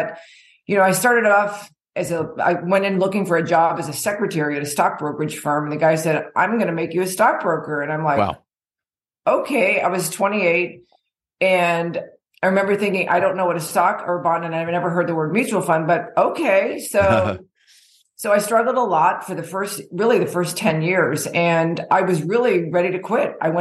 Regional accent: Dallas, Texas, United States; I'm from Dallas, Texas.

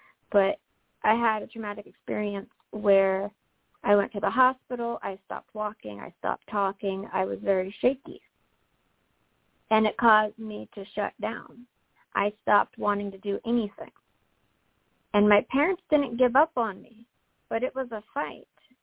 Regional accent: Massachusetts, United States; I grew up in Massachusetts, and we have a family cottage.

